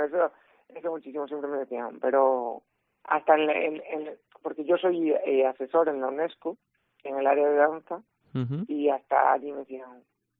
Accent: Marín, Galicia, Spain; Marín y Galicia es de donde yo soy.

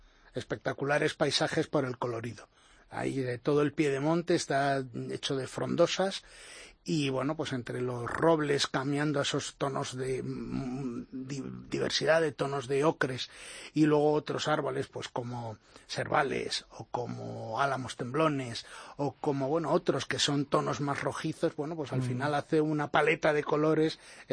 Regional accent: Madrid, Community of Madrid, Spain; Verdaderamente somos los madrileños los que disfrutamos, claro, del parque

